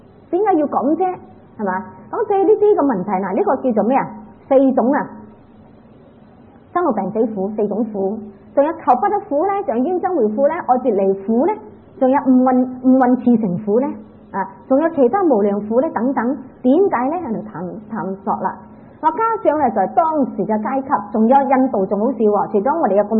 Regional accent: China; 我哋中國人成日點講啦？大蟲食細蟲。

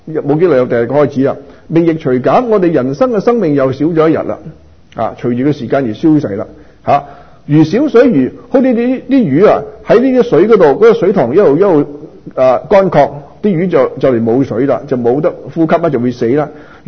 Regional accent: Guangdong, China; 我们广东人，什么叫查博士啊？

